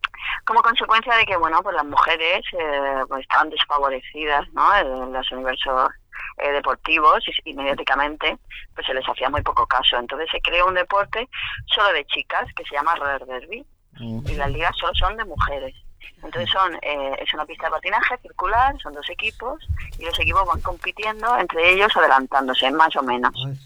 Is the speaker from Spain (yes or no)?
yes; Region of Murcia, Spain; yo soy murciana, ahora estoy viviendo en Murcia